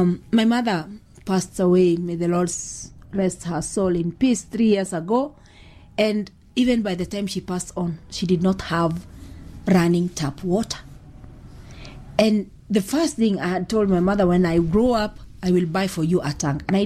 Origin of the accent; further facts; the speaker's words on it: Baragoi, Samburu County, Kenya; English is a second language; now in Kajiado, Kenya; I'm originally from Samburu County, from a place called Baragoi. And then I got married. Now my home is in Kajiado because that's where my husband comes from.